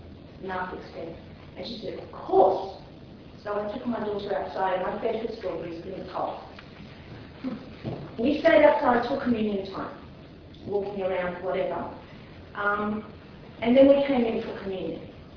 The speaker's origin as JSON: {"language": "English", "town": "Brisbane", "region": "Queensland", "country": "Australia", "said": "I'm from Brisbane, Australia."}